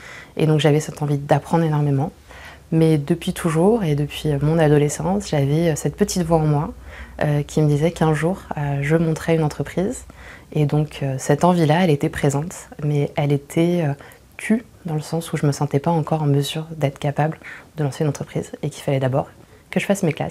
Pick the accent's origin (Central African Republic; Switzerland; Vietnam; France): France; Paris, Île-de-France; j'ai grandi à Paris il y a bientôt 40 ans.